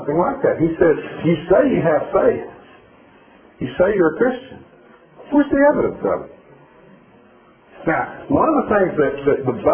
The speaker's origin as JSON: {"language": "English", "region": "Tennessee", "country": "United States", "said": "I'm from Tennessee. I don't know any better."}